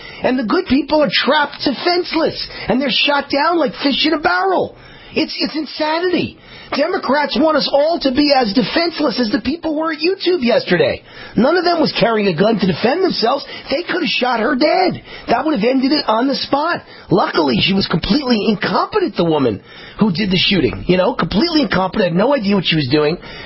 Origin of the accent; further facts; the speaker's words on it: New York, United States; Number one, I was born and raised in New York, where everybody's liberal. Number two, I'm Jewish.